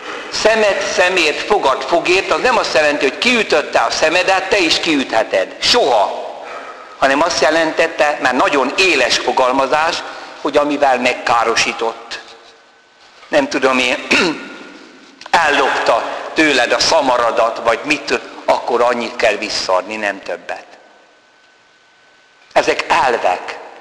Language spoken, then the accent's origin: Hungarian; Hungary; now in France; észrevette az akcentusomon, hogy melyik területéről vagyok Franciaországnak, mondom, Magyarországról vagyok.